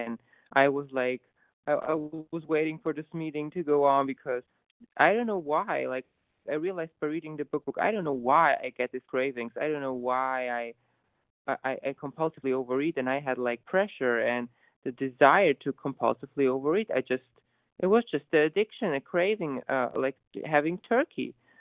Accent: Germany; and I'm from Germany.

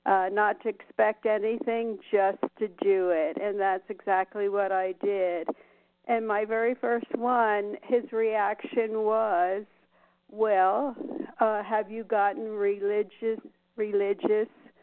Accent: Las Vegas, Nevada, United States; from Las Vegas.

